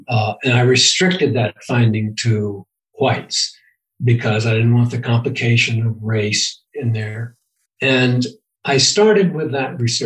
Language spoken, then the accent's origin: English; El Paso, Texas, United States; Because I grew up in El Paso, Texas, where middle-class people shot each other.